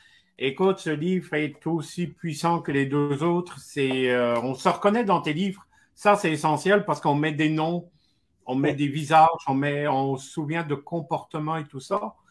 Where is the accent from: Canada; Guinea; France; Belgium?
Belgium; also born or lived in Italy; moi, je suis belge et italien, donc imagine comment je parle avec mes mains.